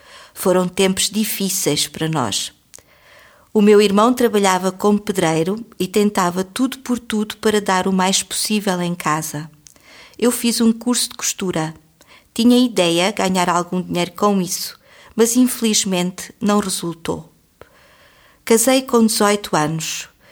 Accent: Centro, Portugal; moved away as an adult; now in Switzerland; venho de Portugal. Tenho 30 anos e vivo há 10 anos na Suíça.

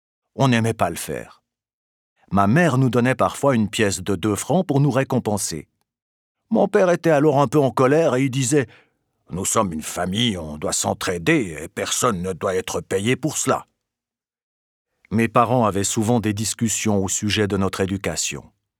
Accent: Biel/Bienne, Bern, Switzerland; now in Fribourg, Switzerland; 35 ans et je vis à Fribourg. Je suis marié et j'ai un enfant. J'ai grandi près de Bienne, avec deux frères et une sœur.

